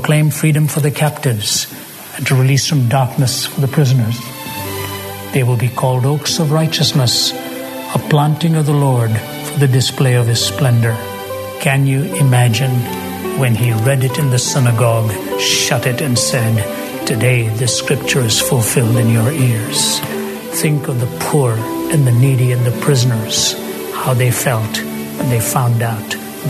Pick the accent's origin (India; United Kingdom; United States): India; I was born and raised in India, and we weren't very rich. We were upper middle class family